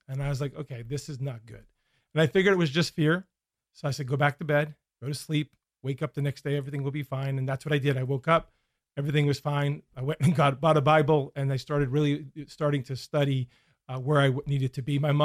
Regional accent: Nanticoke, Pennsylvania, United States; Northeast Pennsylvania, small town outside the Poconos called Nanticoke.

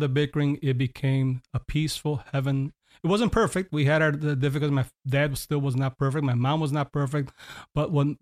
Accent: Chicago, Illinois, United States; since I was born in Chicago, raised in Chicago, that I would pretty much just speak the English, even though I'm a Puerto Rican heritage from my parents.

